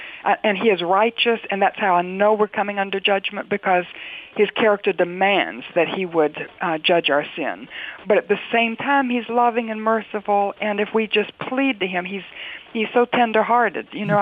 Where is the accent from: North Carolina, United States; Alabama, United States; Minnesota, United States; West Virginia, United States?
North Carolina, United States; And I'm from North Carolina and I say that almost every day when I read the paper